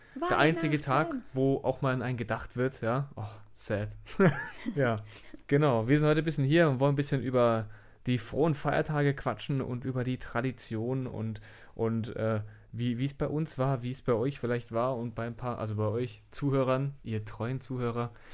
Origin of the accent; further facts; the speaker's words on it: Kuppenheim, Baden-Württemberg, Germany; Ich komme ja aus Nähe Rastatt da, aus Kuppenheim.